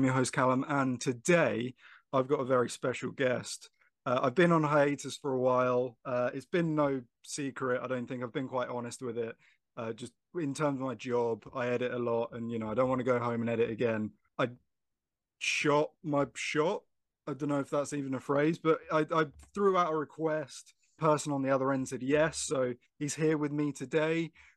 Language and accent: English; Brighton, South East England, United Kingdom; So I come from Brighton in the UK, and it's known for the lanes, which is basically just like a series of roads that are filled with shops.